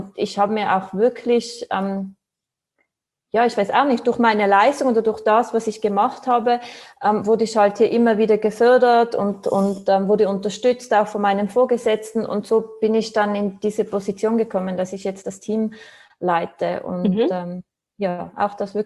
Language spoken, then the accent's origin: German; Tyrol, Austria; born or raised there